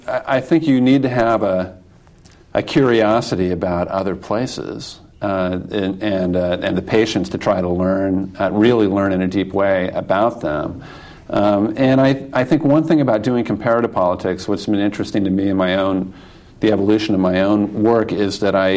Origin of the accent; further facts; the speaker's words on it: Eugene, Oregon, United States; I was raised in Eugene, Oregon, so just up the coast a little bit.